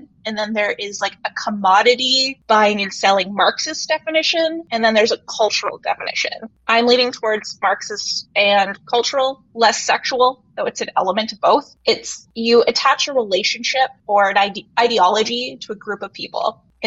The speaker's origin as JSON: {"language": "English", "country": "Canada", "tie": "born or raised there", "said": "So we grew up in Canada, which is a fairly new country in the world stage"}